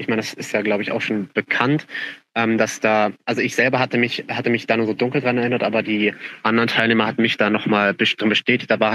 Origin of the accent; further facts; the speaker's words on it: Schleswig-Holstein, Germany; ich komme ja aus Schleswig-Holstein